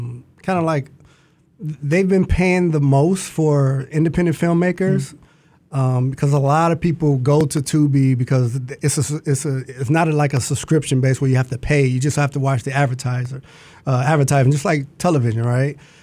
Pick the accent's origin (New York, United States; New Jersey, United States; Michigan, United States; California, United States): Michigan, United States; Detroit; First of all, I am from Detroit. born and raised Grand River in Schoolcraft, a product of Detroit public schools. Graduated from Wayne State University.